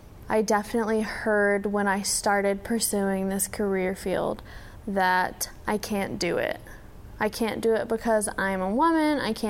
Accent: Texarkana, Texas, United States; born there; I was born in Texarkana in Texas. It's a city near where Oklahoma, Arkansas, Texas, and Louisiana come together.

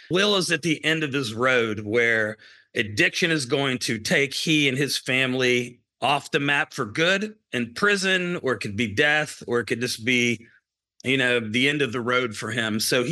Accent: West Virginia, United States; I'm from West Virginia, and the opioid epidemic has hit West Virginia just as much.

